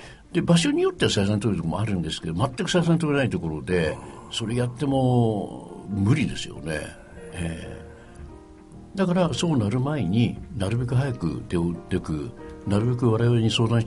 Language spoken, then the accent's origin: Japanese; Inami, Toyama, Japan; 今私今稲見出身なんですけども、南砺市稲見ですね、